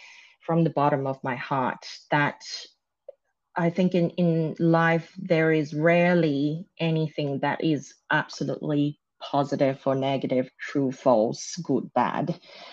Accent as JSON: {"language": "English", "country": "Malaysia", "said": "I'm ethnically, my background's Chinese, even though I was born in Malaysia, I'm Malaysian Chinese."}